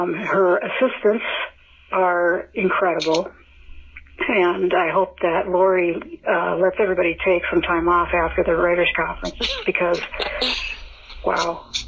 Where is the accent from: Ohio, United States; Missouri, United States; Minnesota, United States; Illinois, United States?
Minnesota, United States; Sure, I'm from Minnesota, but it's a six-hour drive to Madison along the river.